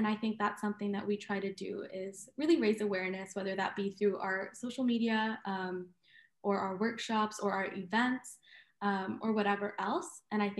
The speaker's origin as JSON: {"language": "English", "country": "India", "said": "I think especially culturally, I'm Indian."}